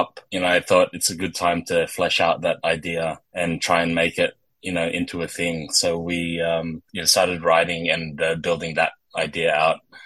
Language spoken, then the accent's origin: English; Sydney, New South Wales, Australia; growing up in Sydney and then in Western Sydney as Filipinos.